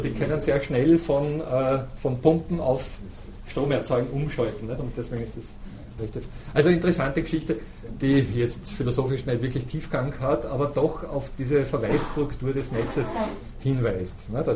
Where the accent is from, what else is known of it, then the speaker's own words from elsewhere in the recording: Austria; da sind wir Österreicher besonders privilegiert